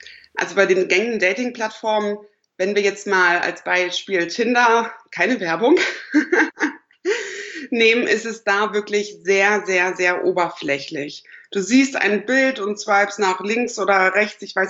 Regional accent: Berlin, Germany; Ich komme aus Berlin, ich bin 28 Jahre alt

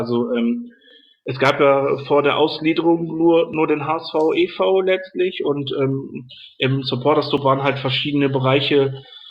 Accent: North Rhine-Westphalia, Germany; also born or lived in Ruhr area; ich bin im Ruhrgebiet geboren, direkt nebenan von Gelsenkirchen. Aufgewachsen bin ich dann aber im Sauerland.

